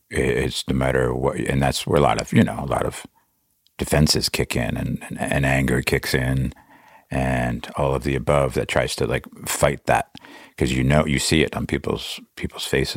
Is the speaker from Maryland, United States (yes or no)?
no; New Jersey, United States; now in New York City, United States; I grew up in New Jersey, and that's exactly why I moved here.